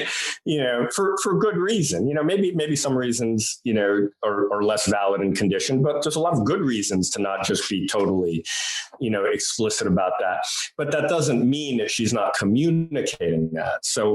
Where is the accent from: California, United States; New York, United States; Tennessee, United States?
New York, United States; You know, I'm from New York, so I call it life